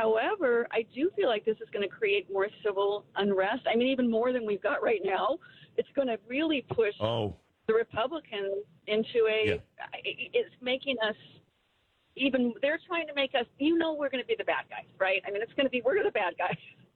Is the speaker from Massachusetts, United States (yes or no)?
no; California, United States; I am a 61-year-old Trump conservative born and raised in California.